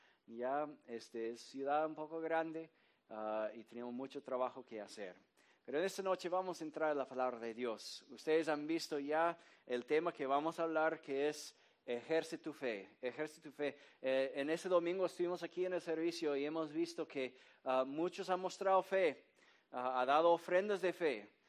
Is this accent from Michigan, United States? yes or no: yes; Detroit, Michigan, United States; first language English; Spanish is a second language; moved away as an adult; now in Peru; yo soy originalmente de Detroit, Michigan, y he crecido toda mi vida hablando inglés nomás. Pero ahora ya tengo más de, bueno, en ese julio voy a cumplir 18 años viviendo en Perú.